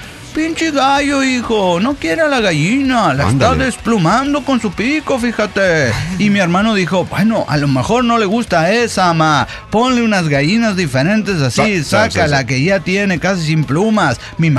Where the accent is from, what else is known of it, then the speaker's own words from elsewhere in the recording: Acapulco, Guerrero, Mexico; Mire, mi infancia la viví en Acapulco